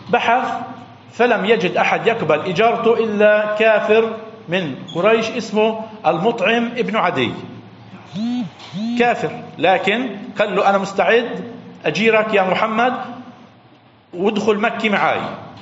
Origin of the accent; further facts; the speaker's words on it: Palestine; هنا عندنا في فلسطين